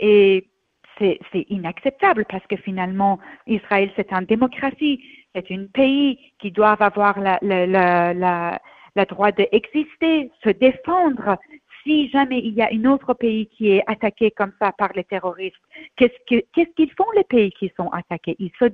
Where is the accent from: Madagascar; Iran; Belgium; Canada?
Iran; French is a second language; moved away as an adult; now in France; moi je suis née et grandie en Iran jusqu'à quand j'avais 25 ans